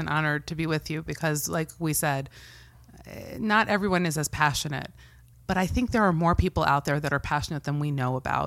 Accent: Cincinnati, Ohio, United States; I grew up in Cincinnati, Ohio, which is a very racially diverse

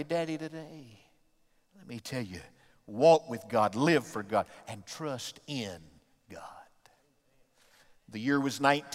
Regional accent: Detroit, Michigan, United States; We lived in Detroit. My daddy had moved there with my mother after they got married in 1950. I was born there in 1953 on

